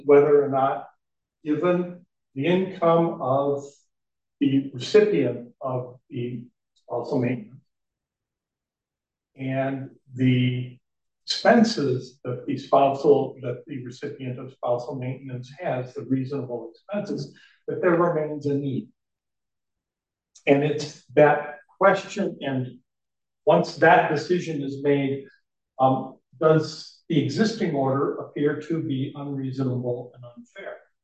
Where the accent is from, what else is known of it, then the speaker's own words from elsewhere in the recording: Mankato, Minnesota, United States; I'm an attorney from Mankato, Minnesota